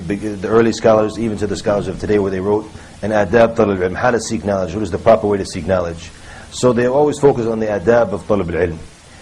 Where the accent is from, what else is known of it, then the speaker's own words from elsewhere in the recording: United States; And I said, the Shaykh won't accept it from me because I'm an American.